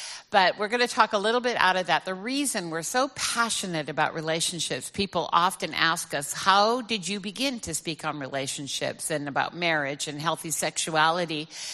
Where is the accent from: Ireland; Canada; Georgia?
Canada; Vancouver, British Columbia; We're both from Vancouver, Canada, born and raised there.